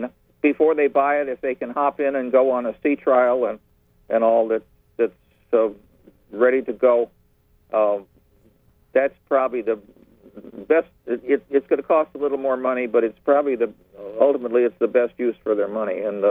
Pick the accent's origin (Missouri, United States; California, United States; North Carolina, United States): Missouri, United States; I'm from Missouri, so a show me is it's a big thing